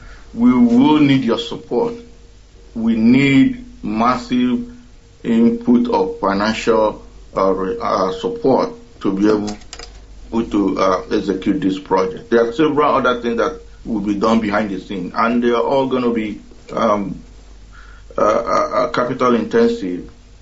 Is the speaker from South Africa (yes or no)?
no; Oguta, Imo, Nigeria; now in Houston, United States; I am from Arundi Oyemobi in Oguta in Biafra land, presently living in Houston, Texas.